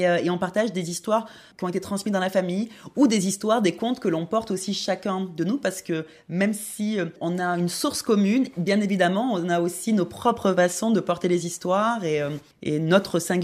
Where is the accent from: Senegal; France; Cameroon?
France; Avignon, Provence-Alpes-Côte d'Azur; mon père est plutôt du côté d'Avignon, ben, là où j'ai grandi.